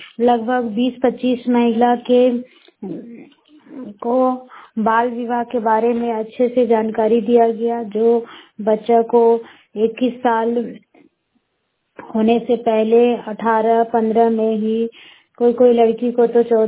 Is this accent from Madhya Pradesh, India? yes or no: no; Barkagaon, Jharkhand, India; बड़का गांव प्रखंड की रहने वाली हूँ।